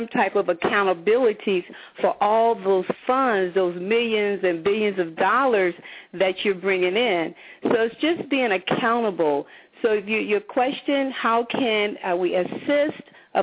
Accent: West Palm Beach, Florida, United States; moved away as an adult; also born or lived in Philadelphia; originally I was born in Philadelphia, stayed there probably approximately like 9 years, moved to West Palm Beach, and I was there for probably a good seven or 8 years, and then I left and went to college

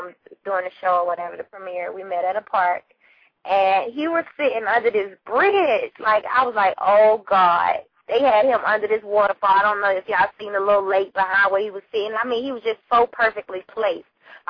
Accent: Atlanta, Georgia, United States; I'm from Atlanta, so we get rappers all the time, Lord Jesus.

